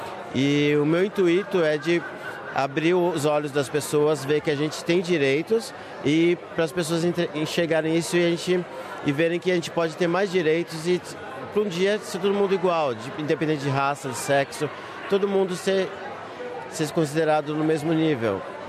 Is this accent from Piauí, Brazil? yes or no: no; São Paulo, Brazil; Eu sou de São Paulo.